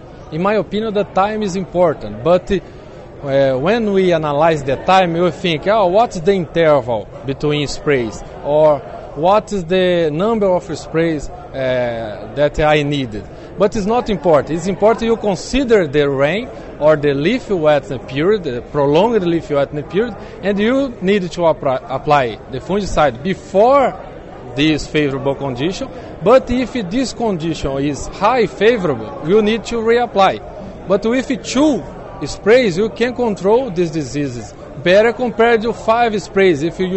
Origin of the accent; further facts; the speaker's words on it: Brazil; English is a second language; I am from Brazil.